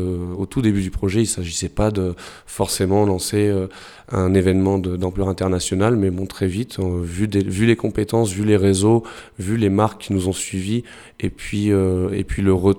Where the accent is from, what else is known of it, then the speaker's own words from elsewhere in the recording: Provence-Alpes-Côte d'Azur, France; On a grandi dans les Hautes-Alpes.